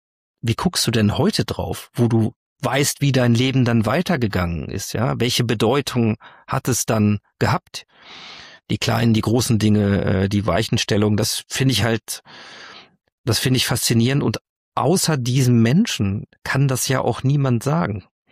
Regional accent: Hanover, Lower Saxony, Germany; als Norddeutscher bist du ja, also als Hannoveraner habe ich ja einen Gendefekt und eine Dialektschwäche

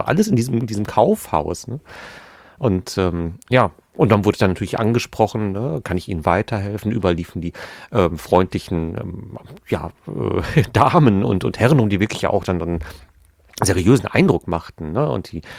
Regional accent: Gelsenkirchen, North Rhine-Westphalia, Germany; Gelsenkirchen, ne, meine Heimatstadt, ja. Gelsenkirchen Nord ist Buhr

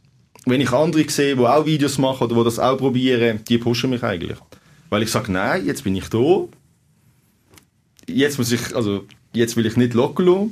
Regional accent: Switzerland; Für mich als Schweizer

